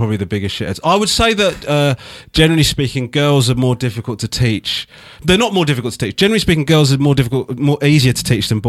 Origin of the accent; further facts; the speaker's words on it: Crawley, South East England, United Kingdom; born there; I was born in Crawley, actually, which is south of.